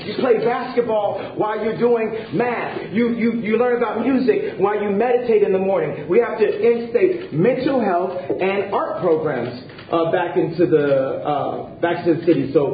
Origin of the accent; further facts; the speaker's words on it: Chicago, Illinois, United States; We're going to need to get a few breaks to be able to have some places in my hometown of Chicago and the 2.7 million to the 9 million surrounding suburbs where we can create some factories.